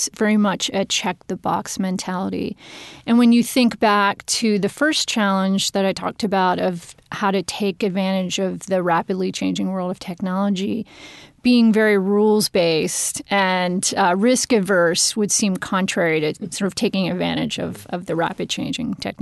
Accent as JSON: {"language": "English", "region": "Pennsylvania", "country": "United States", "also_born_or_lived": "Washington, D.C., United States", "said": "and Pennsylvania is my home state. So it was fun going back. I'd been in D.C. for a long time."}